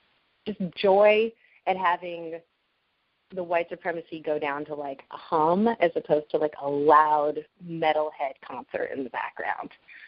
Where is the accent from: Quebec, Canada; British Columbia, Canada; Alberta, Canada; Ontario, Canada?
British Columbia, Canada; Vancouver; in the 1980s when I was growing up on the West Coast in Vancouver